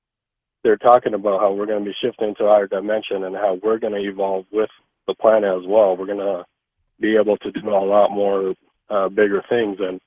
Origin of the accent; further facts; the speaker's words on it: California, United States; I'm actually from California. I've been living out here for a couple of years.